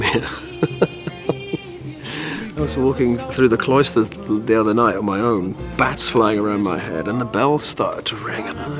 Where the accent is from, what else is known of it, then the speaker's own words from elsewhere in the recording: Wallsend, North East England, United Kingdom; I come from Wall's End on Tyne, which is very industrial. The snow would make this into a magical, magical place.